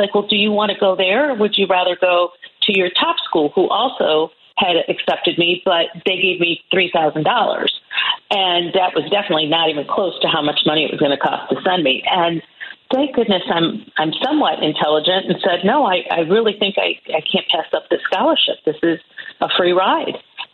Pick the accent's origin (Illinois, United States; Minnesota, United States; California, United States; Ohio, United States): Illinois, United States; Westchester; I grew up in Westchester, Illinois, and just west of the city.